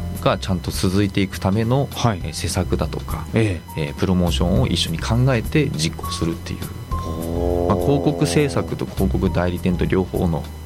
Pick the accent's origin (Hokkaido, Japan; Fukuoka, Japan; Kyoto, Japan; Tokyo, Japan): Tokyo, Japan; もともとは東京。